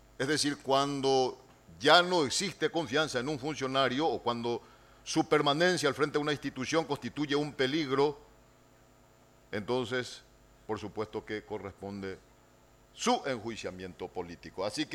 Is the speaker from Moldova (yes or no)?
no; Paraguay; como ciudadano, como paraguayo que tiene la legítima autorización, la legitimación activa de ser protegido por las instituciones